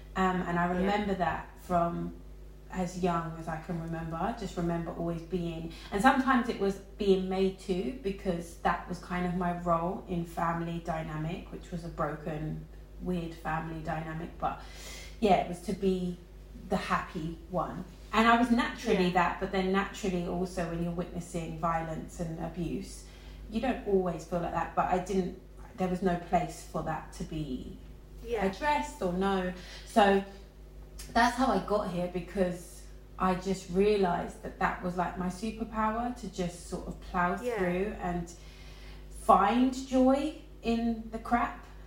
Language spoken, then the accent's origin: English; London, United Kingdom; also born or lived in Buckinghamshire; I'm from West London originally. I'm from West London, but I've lived lots of places. I've lived between, we grew up half of our life here, and then my mum took us out to Buckinghamshire, and then we moved to, in those times I've lived all over the country.